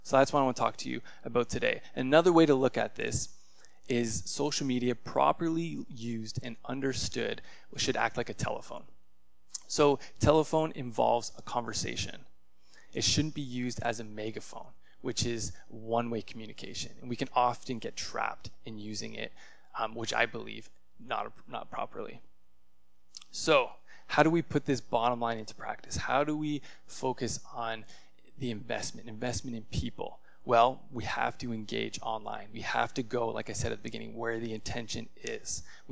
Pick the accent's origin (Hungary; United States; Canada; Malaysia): Canada; Hamilton, Ontario; because she's not from Hamilton. I'm from Hamilton. I stay here.